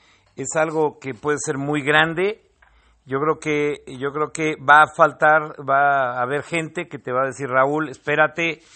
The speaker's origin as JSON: {"language": "Spanish", "country": "Mexico", "said": "tengo mis derechos como mexicano"}